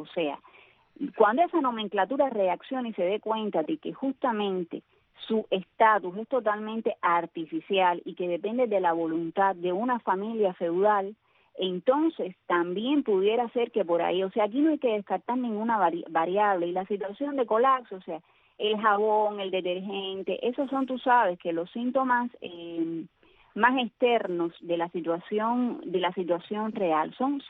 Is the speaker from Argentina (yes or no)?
no; Cuba; nosotros los cubanos tenemos la escuela de estar regados, no solo en Miami, en el mundo entero.